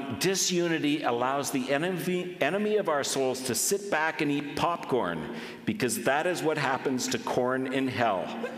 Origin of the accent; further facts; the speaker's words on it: Canada; And we're like, we're from the West Coast.